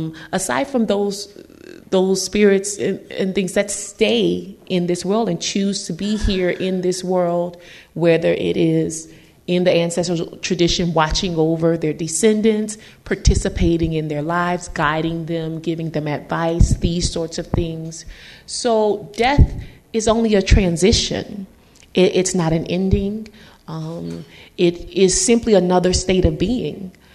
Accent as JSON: {"language": "English", "town": "New Orleans", "region": "Louisiana", "country": "United States", "said": "I'm also from New Orleans, which has recently been named the most haunted city in the United States. So I've grown up with these sorts of stories all of my life."}